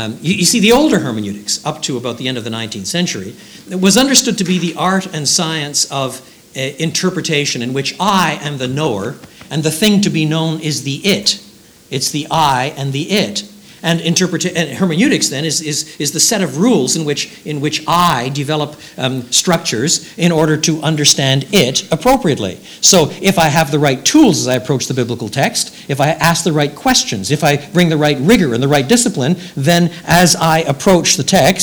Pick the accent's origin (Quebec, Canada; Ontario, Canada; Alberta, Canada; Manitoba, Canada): Quebec, Canada; Well, you know, I was brought up in French Canada.